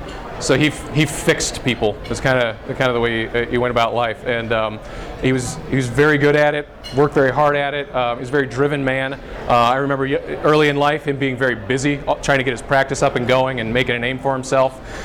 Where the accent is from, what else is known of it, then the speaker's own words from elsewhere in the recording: Akron, Ohio, United States; But to give you a little bit more background on myself, I grew up in Akron, Ohio.